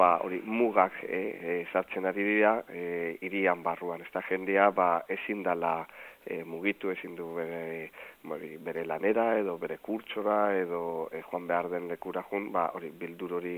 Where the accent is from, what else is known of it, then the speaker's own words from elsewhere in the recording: Basque Country, Spain; ez ni nazionala naiz, ni euskalduna naiz